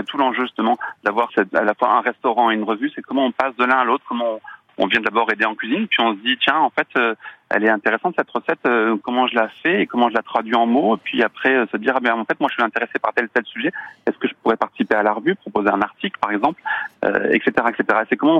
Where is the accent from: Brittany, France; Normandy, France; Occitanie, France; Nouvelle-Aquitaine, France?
Brittany, France; parce qu'on est breton, et on est basé à Rennes.